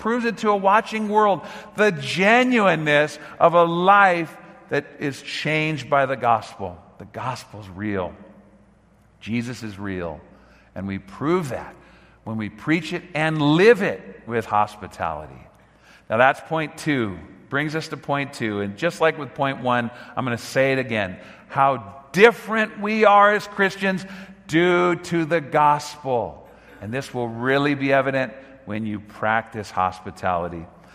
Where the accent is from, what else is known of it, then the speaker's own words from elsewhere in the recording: Sun Valley, California, United States; I saw my mom do it for years at 9910 Lanark Street in Sun Valley. I grew up in the San Fernando Valley.